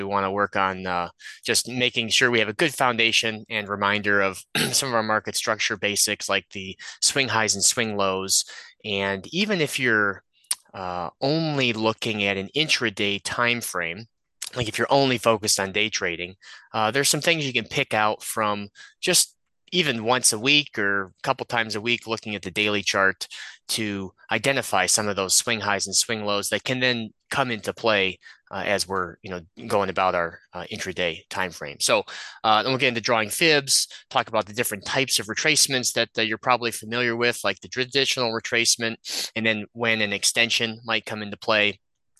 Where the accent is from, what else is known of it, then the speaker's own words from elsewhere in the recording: Chicago, Illinois, United States; I grew up in the Chicagoland area, so I had a lot of exposure and opportunity to get, downtown to the Board of Trade.